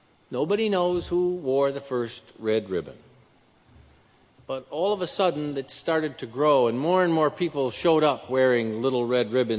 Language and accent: English; United States; As an American, I can speak my mind.